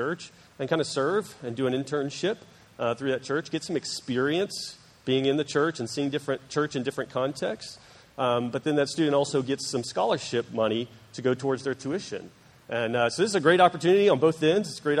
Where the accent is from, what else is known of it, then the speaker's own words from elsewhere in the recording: Texas, United States; He's a fellow Texan. I'm a Texan. So yes, gotta love the fellow Texan.